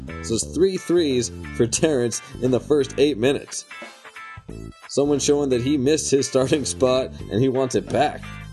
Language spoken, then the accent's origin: English; Canada; I've already appreciated him because I've spent some time in New Zealand, and as a Canadian too, I think the Canadians and Kiwis kind of connect nicely.